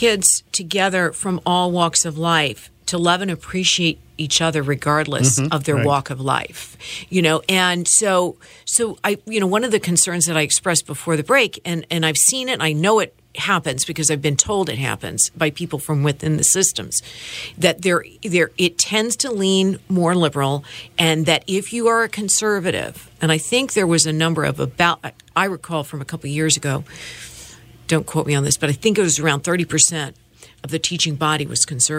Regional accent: Bethesda, Maryland, United States; believe me, I grew up in Bethesda. I have friends from high school. They still don't tell anybody.

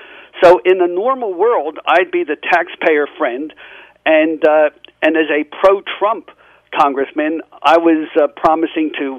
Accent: Atlantic City, New Jersey, United States; I grew up in Atlantic City. I went through the Atlantic City public schools, mostly black public schools. I'm the grandson of Jews who fled violence and persecution in Eastern Europe.

